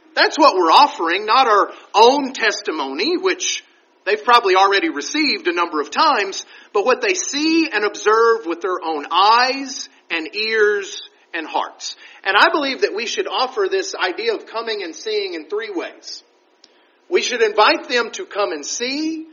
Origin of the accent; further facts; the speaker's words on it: Texas, United States; I was talking with the Stuckies earlier this week about growing up in West Texas. We didn't have TV. We lived too far from Lubbock.